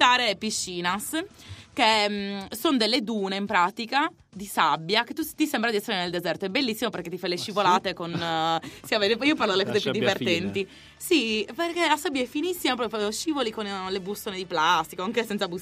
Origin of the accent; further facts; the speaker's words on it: Sardinia, Italy; Benvenuti in Sardegna, finalmente! Benvenuti. Parlo un po' della mia terra, che felicità!